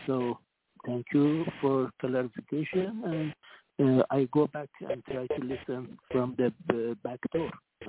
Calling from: Singapore; Yes, sir. Of course, yes, yes, sir.

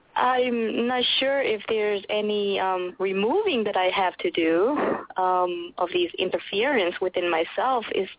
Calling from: Chicago, Illinois, United States; I'm calling from Chicago

